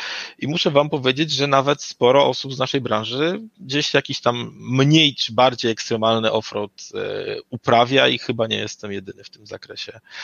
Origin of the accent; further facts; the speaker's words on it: Lublin Voivodeship, Poland; ja pochodzę z Lubelszczyzny. Mamy tutaj taki bardzo ładne tereny i ogólnie to jest bardzo ładnie.